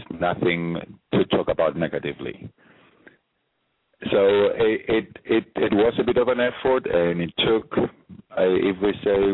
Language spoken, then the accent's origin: English; Cyprus; I'm from Cyprus, so Cyprus is not that far from Israel.